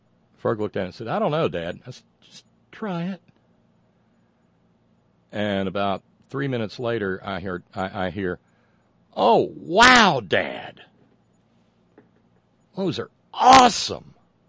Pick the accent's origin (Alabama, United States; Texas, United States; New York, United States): Alabama, United States; that wonderful hot dog that I love from down where I grew up in Alabama